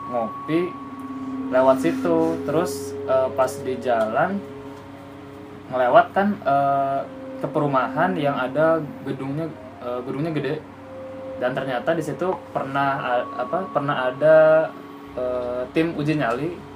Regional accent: Tasikmalaya, West Java, Indonesia; now in Bogor, Indonesia; asal dari Tasikmalaya. Dan sekarang tinggal di Bogor sudah 6 tahun.

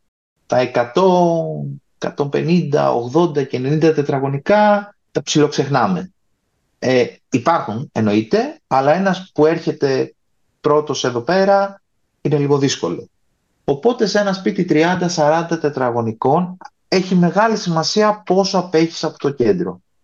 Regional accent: Thessaloniki, Central Macedonia, Greece; moved away; κάθε φορά που πηγαίνω, όχι στη Θεσσαλονίκη, στην πόλη μου, βλέπω ότι οι τιμές πλησιάζουν επικίνδυνα τις τιμές εδώ πέρα

